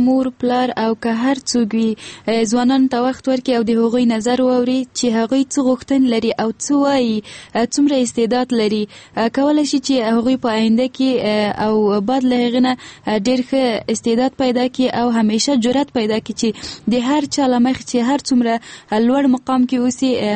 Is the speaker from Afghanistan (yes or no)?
yes; Andar, Ghazni, Afghanistan; زه د غزنی ولایت یم، د اندړو د ولسوالۍ نه.